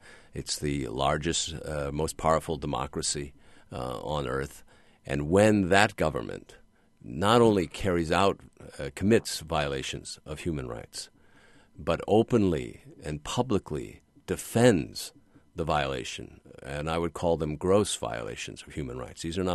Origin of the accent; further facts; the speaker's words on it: New York, United States; what happened in my hometown of New York and what happened in Washington on 9/11